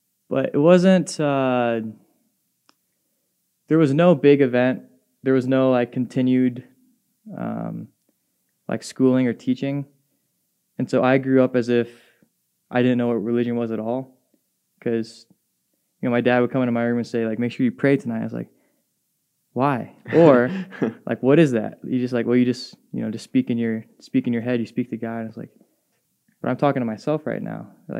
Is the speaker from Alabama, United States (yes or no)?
no; Springville, Iowa, United States; Yeah, so like Ben, I grew up in Iowa, went to the same high school. I grew up in a small town, about 1,000 people, named Springville.